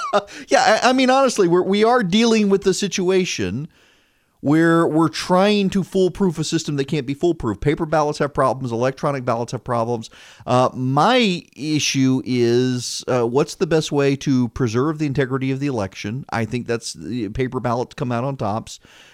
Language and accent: English; Louisiana, United States; I'm from Louisiana. I know about ballot stuffing and the like.